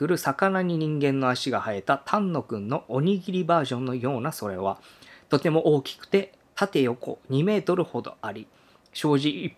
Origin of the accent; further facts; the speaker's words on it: Hokkaido, Japan; 私自身は北海道出身なのですが、父が岡山県新見市出身で、子供の頃は夏休みになると2年に1度のペースで父方の実家に帰省しておりました。